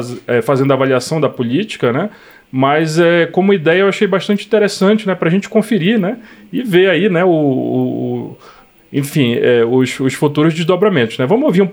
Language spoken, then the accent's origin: Portuguese; Belém, Pará, Brazil; eu também sou de Belém. Nasci em Belém, cresci em Belém, me formei não na Universidade do Estado do Pará, mas na Universidade Federal do Pará